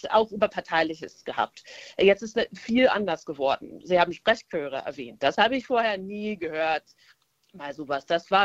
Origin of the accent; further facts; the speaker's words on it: United States; German is a second language; als Amerikanerin schaue ich diese State of the Union, seitdem ich ganz klein bin.